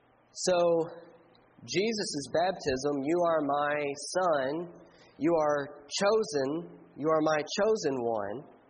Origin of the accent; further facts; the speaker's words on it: Indiana, United States; born there; now in Kentucky, United States; I was born in Indiana, and so I'm here in Kentucky, so I'm kind of out of place of the place that I was born.